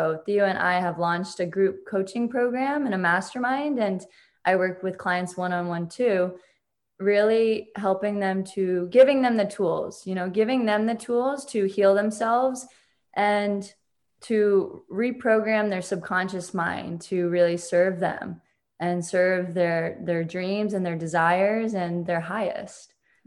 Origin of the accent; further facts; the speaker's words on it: Connecticut, United States; originally I'm from Connecticut, small town in Connecticut.